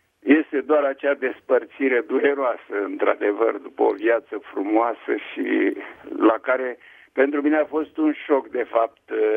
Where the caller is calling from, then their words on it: Germany; și sunt din Germania